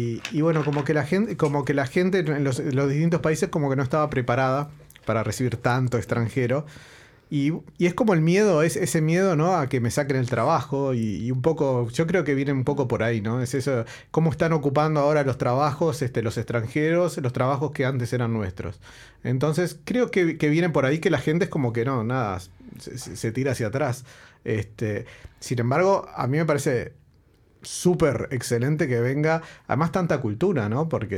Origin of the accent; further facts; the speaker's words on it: Uruguay; raspás un poquito y todo uruguayo lo tiene, ¿no?